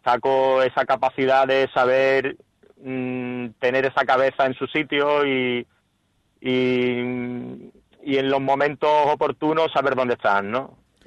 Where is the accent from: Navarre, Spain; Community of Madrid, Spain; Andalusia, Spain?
Andalusia, Spain; Málaga; Hombre, yo soy malagueño, no lo puedo negar, porque soy malagueño